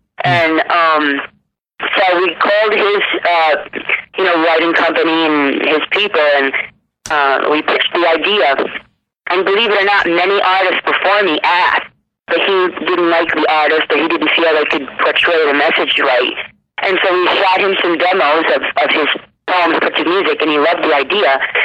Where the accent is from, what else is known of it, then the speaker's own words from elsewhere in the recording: Connecticut, United States; I love Foxwoods around because it's my hometown, number one.